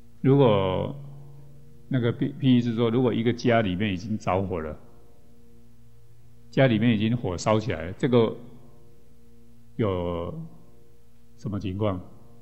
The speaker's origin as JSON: {"language": "Chinese", "country": "Taiwan", "said": "在我们台湾这边的 古台湾来讲"}